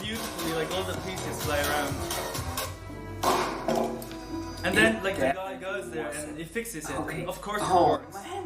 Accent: Italy; also born or lived in China; now in United Kingdom; I was born in China, grew up in Italy.

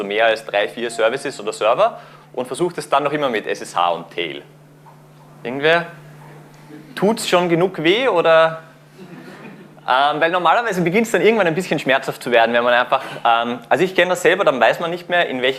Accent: Austria; Hallo von mir … Wie man schon hört, ich bin aus Österreich.

